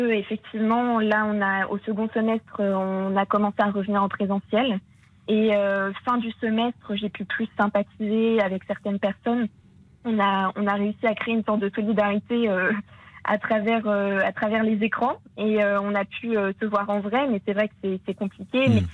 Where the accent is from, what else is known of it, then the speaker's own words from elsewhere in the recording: Brittany, France; now in Paris, France; Alors, je viens de Bretagne, du Morbihan.